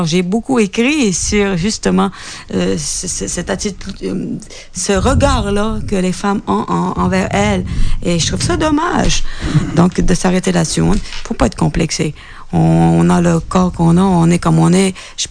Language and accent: French; Quebec, Canada; Alors moi, quand je disais « Je viens du Canada », les gens pensaient que je venais du pôle Nord